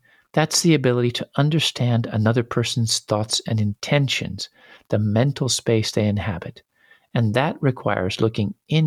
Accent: California, United States; I grew up in California, and it's routine in some places to talk about that neighborhood as a quote-unquote bad neighborhood

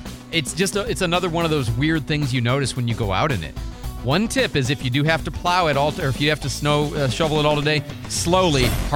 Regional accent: Midwest, United States; Okay, I'm from the Midwest. You know, Chicago, Detroit, St. Louis.

